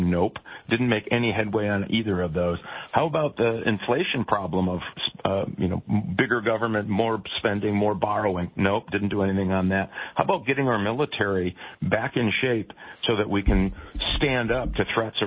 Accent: Michigan, United States; including my home state of Michigan.

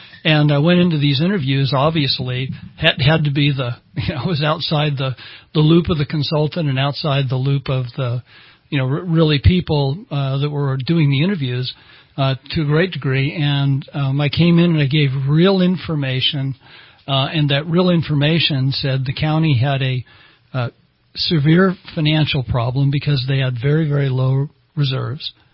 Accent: Newport Beach, California, United States; We're from Newport Beach, and, boy, you don't get that down there.

